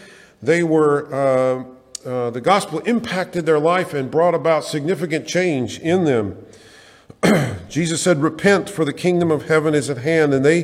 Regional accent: Tennessee, United States; You know, when I was growing up in Tennessee, we said, if the good Lord's willing and the creek don't rise

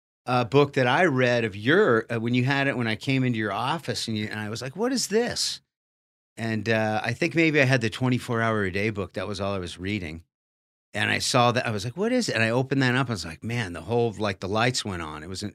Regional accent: California, United States; moved away as an adult; now in New York, United States; I'm living in New York. I just got into New York. I'm born and raised in California. I'm not used to cold weather at all, right?

